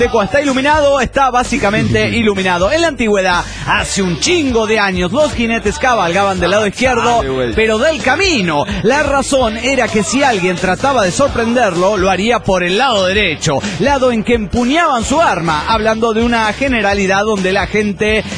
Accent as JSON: {"language": "Spanish", "town": "San Rafael", "region": "Mendoza", "country": "Argentina", "said": "Ah, San Rafael Mendoza, creo, sí, San Rafael Mendoza."}